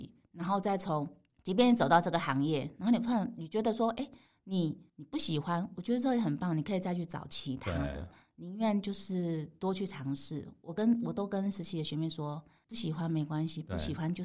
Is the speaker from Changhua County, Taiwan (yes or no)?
yes; Changhua County, Taiwan; also born or lived in Pingtung; 其实我不是高雄人，我小时候在彰化成长，那我是屏东人。那我小时候就是在专科之前都在中部，在彰化念国中小学，然后到台中的中台一专去念检验科